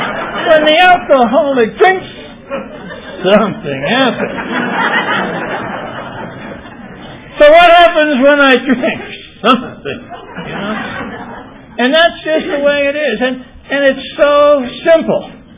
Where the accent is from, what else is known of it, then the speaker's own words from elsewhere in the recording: New York, United States; I'm from New York. We invented the hustle.